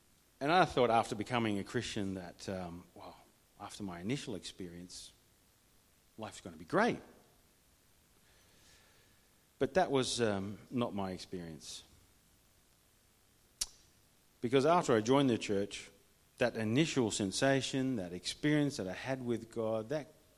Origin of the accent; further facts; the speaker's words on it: Netherlands; growing up in the Netherlands as a young man, actually things did not get a whole lot better for me.